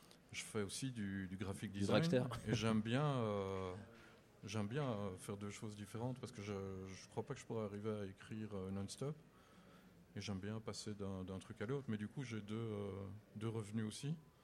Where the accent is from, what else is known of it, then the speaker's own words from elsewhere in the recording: Belgium; now in United States; vu que je suis belge à la base. Mais moi je me sens très bien où je suis.